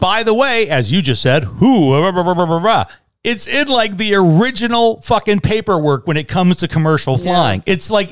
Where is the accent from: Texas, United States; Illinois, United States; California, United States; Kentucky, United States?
Illinois, United States; Chicago; And I literally, when I mean I grew up in Midway Airport, get out your Apple Map or Google Map and have fun and look it up and pinch in. My neighborhood is across the street, a city street.